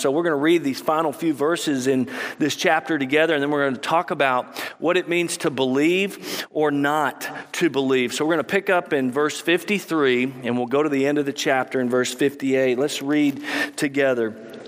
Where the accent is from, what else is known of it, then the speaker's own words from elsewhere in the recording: Waco, Texas, United States; he came to my school where I grew up in Waco. My school was called Woodway Elementary